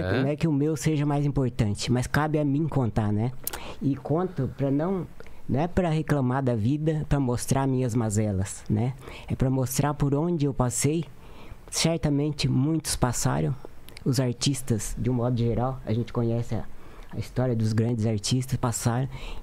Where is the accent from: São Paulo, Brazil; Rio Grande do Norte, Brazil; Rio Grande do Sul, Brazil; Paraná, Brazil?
Paraná, Brazil; Araruna; born there; also born or lived in Campo Mourão; Mas eu nasci em Araruna, fui para Campo Mourão